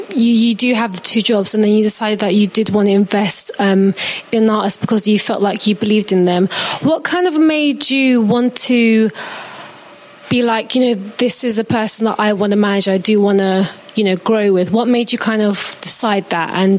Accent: United Kingdom; So I'm an English speaking and Turkish speaking artist. So I currently do cover songs and I put them on my channel. And I've gotten a lot of exposure from my stuff. So I have already people who are kind of on my case in Turkey and want to manage me. But because I am from the UK

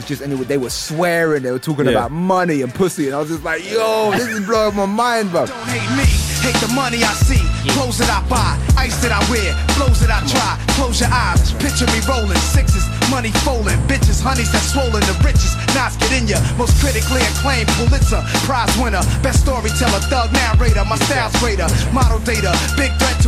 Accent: London, United Kingdom; because I grew up with grime, I come from East London.

